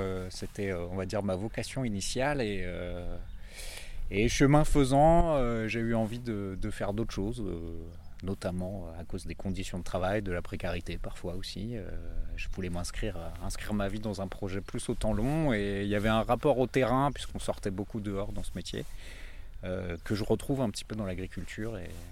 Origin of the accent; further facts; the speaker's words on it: Paris, Île-de-France, France; Moi, je suis originaire de Paris